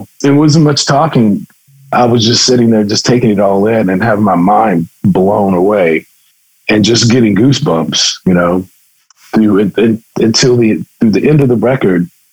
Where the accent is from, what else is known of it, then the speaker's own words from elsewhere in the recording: San Antonio, Texas, United States; I grew up mostly in San Antonio, and then when I left home, I went to New Orleans for about a year.